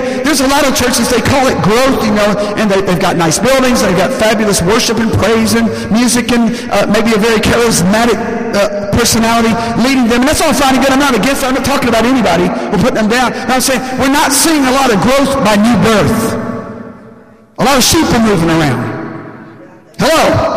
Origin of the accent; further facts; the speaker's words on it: the South, United States; I grew up in the Bible Belt, as some of you know